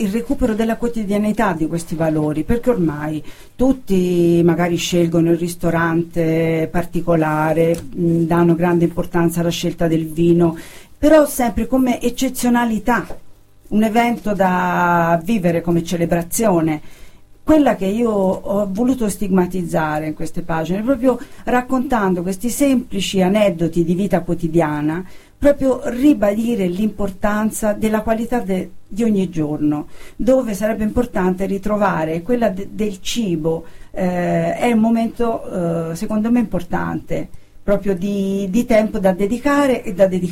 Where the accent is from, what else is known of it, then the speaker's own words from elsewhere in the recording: Tuscany, Italy; Io sono della provincia di Siena